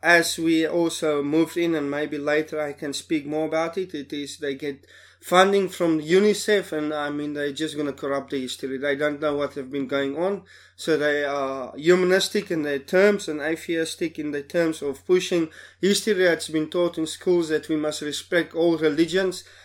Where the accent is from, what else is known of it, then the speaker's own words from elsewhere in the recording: South Africa; I'm from South Africa.